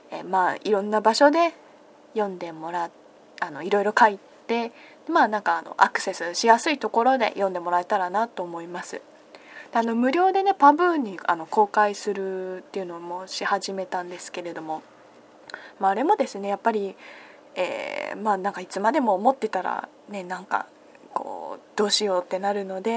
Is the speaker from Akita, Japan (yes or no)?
no; Hiroshima, Japan; also born or lived in Okayama; みんな親戚関係は全員岡山人 で私もまあ岡山人といえば岡山人なんですけれども、岡山にはこう赤ん坊の時にしか住んでなくって、まあ、主に広島で育ったという感じなので